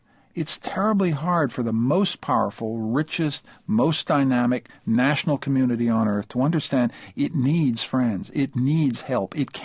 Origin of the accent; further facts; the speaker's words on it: Canada; I'm a Canadian, as it happens.